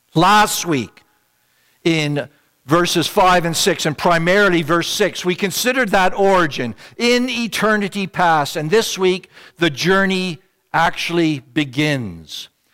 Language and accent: English; Ontario, Canada; now in British Columbia, Canada; I am one now who has lived most of my life in British Columbia, I was raised in Ontario